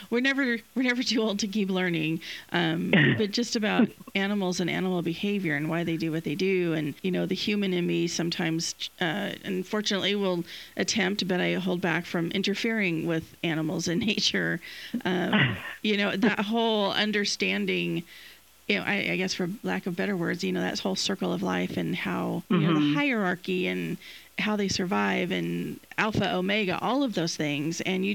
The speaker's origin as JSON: {"language": "English", "town": "Portland", "region": "Oregon", "country": "United States", "tie": "born or raised there", "said": "is I too, well, born and raised in Portland."}